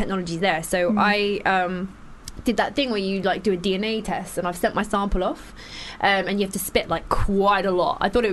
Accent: England, United Kingdom; dude, I'm English, I don't know.

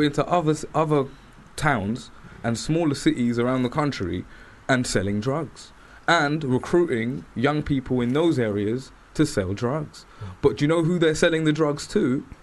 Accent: London, United Kingdom; I'm from Camden, no NW1.

